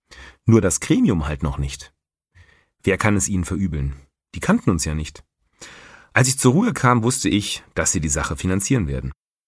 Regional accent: Rhede, North Rhine-Westphalia, Germany; Rede ist meine Heimatstadt. Und damals als 15-jähriger Münsterland

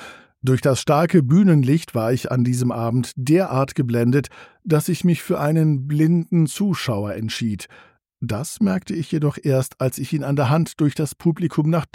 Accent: Hamburg, Germany; Eine dieser Situationen ereignete sich ausgerechnet in meiner Heimatstadt Hamburg

